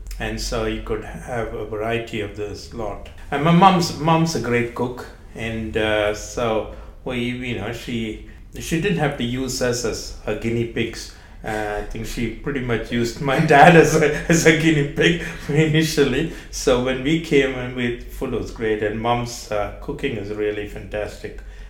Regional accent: India; growing up in India

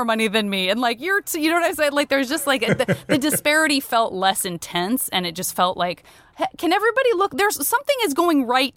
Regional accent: Tucson, Arizona, United States; I'm from Tucson.

